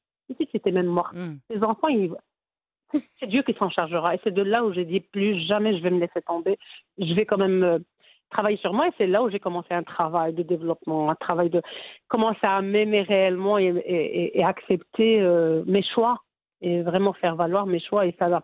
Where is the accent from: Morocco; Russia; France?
Morocco; Fez, Fès-Meknès; now in Belgium; En tant que marocaine et fassia